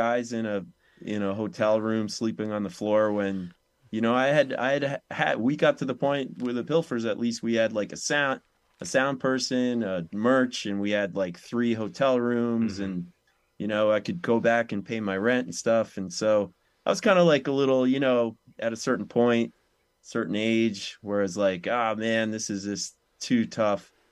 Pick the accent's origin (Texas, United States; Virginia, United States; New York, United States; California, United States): New York, United States; And those guys were a lot younger than me and stuff, and they're from Boston. I'm a New Yorker.